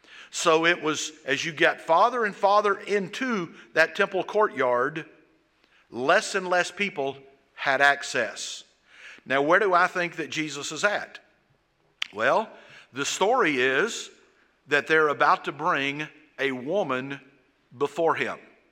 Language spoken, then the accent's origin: English; Georgia, United States; Now, I mean, I know I'm from South Georgia, but I kind of know what in the act means.